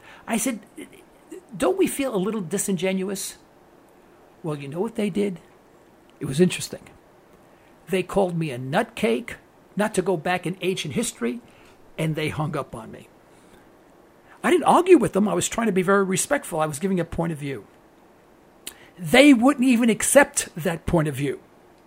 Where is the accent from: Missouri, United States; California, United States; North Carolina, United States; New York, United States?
New York, United States; Harlem; accent: New York; he knew I came from Harlem. And I thought that was kind of neat. Now, I have an accent from New York, but I don't have a black accent